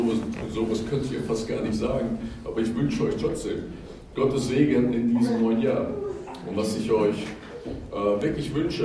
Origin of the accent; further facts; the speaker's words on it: West Germany, Germany; als Kind in Westdeutschland aufgewachsen zu sein